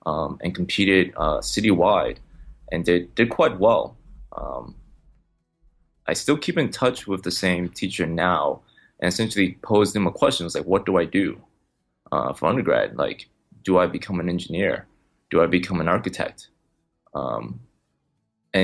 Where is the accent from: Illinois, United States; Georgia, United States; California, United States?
Illinois, United States; Chicago; Like, my parents are immigrants from China. I'm born and raised in Chicago. So we were fairly poor, growing up.